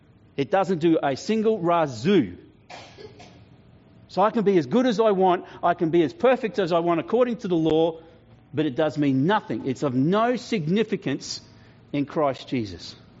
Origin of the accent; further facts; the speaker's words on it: Queensland, Australia; I'm an Aussie because I was born in Australia. I'm a Queenslander because I'm born in Queensland. And I praise God that both my parents had the common sense and the nous and the discernment to move from New South Wales to Queensland.